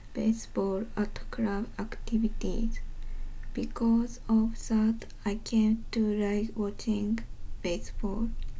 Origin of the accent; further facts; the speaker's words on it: Sapporo, Hokkaido, Japan; I am from Sapporo. I have been living in Sapporo for 19 years since I was born.